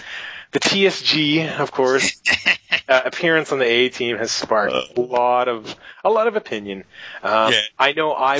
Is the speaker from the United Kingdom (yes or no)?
no; Canada; I'm a Canadian